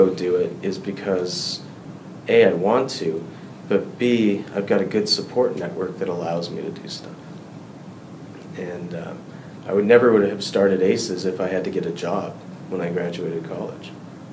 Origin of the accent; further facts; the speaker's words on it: Uganda; And our family, we're from Uganda. I was fourth generation born there, and my dad moved there in the 50s because someone said there's good business opportunity.